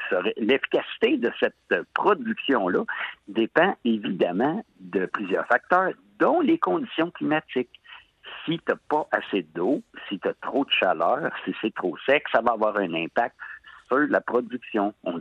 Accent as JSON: {"language": "French", "town": "Saint-Eustache", "region": "Quebec", "country": "Canada", "tie": "born or raised there", "said": "Ben, j'étais originaire de Saint-Eustache, cabane à sucre, Saint-Eustache, ça vous dit sûrement quelque chose, Mirabel, oui"}